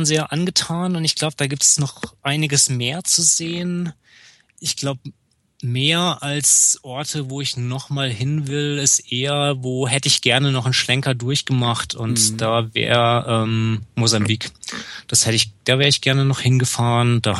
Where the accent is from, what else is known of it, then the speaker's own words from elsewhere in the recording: Germany; ich bin aus Deutschland oder aus Uganda hier mit dem Fahrrad hergefahren